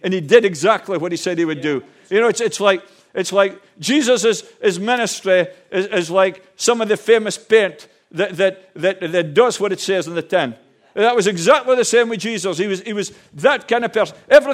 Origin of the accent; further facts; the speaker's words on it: Connacht, Ireland; And so I was born and raised in Newport Sligo.